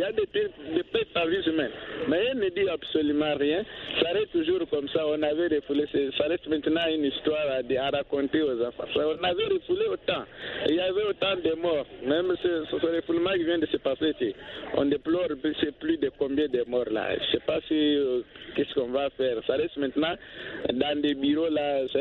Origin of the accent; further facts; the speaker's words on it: Luiza, Kasaï-Central, DR Congo; Moi-même, là, je suis le natif du territoire de Luisa, parmi les territoires qui sont voisins de l'Angola.